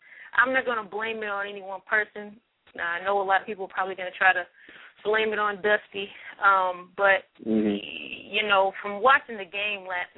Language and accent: English; Cincinnati, Ohio, United States; I hail from Cincinnati, Ohio, and I've been a baseball fan, I would say since birth